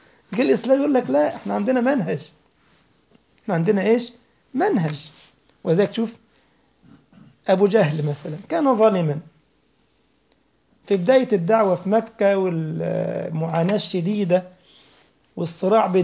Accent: Egypt; ده مثل عندنا في مصر

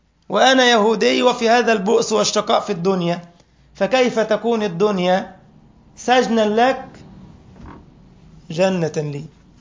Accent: Egypt; بيسموه عندنا في مصر لك أسر ديل

